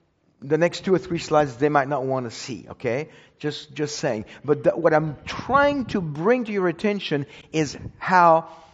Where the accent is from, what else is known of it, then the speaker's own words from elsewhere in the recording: Paris, Île-de-France, France; 2023, Paris, where I'm from. You thought I was from Texas, I know. I'm from Paris.